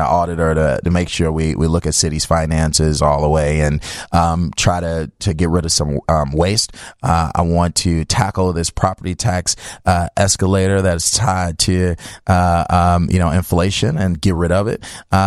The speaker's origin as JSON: {"language": "English", "town": "Chicago", "region": "Illinois", "country": "United States", "said": "Well, you know, I'm from Chicago, but I've seen it a lot here."}